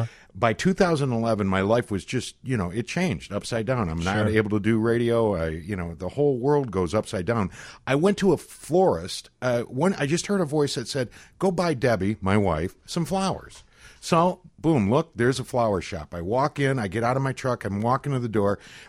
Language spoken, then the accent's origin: English; Michigan, United States; Everything from I grew up in just outside Detroit